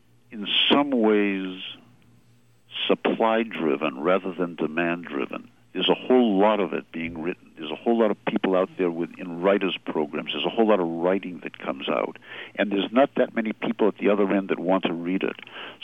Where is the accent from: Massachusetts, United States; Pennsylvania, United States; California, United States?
Massachusetts, United States; Boston; When I grew up in Boston, the most influential writer that I knew was Saroyan.